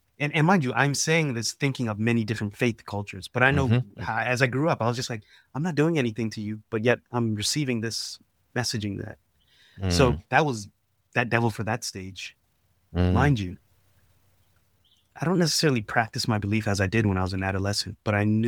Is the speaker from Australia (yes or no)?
no; the South, United States; I grew up in America and I grew up in the South too.